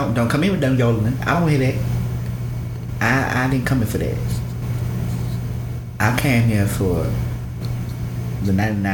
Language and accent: English; the South, United States; as a Southerner, okay, as someone born and raised and bred in the South, I'm offended.